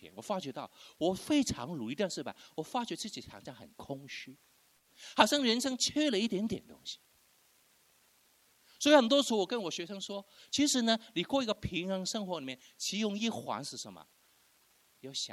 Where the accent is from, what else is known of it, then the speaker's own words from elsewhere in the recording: Hong Kong; 我是在香港出生长大的，我中学的时候接受神。我是一个教会中学里面读书的